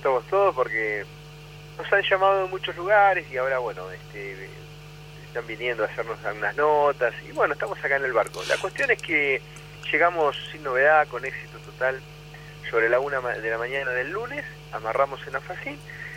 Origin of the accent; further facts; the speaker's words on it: Argentina; Nosotros somos argentinos